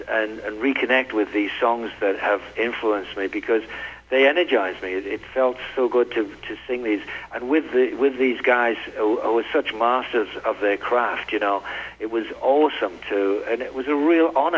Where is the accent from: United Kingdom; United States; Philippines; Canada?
United Kingdom; Middlesbrough, North East England; I was probably about 14 when I was in my hometown in Middlesbrough.